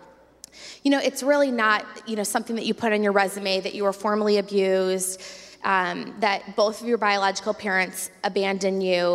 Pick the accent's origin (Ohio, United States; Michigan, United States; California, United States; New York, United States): Michigan, United States; So when I showed up on the Asbury campus, I came from Michigan.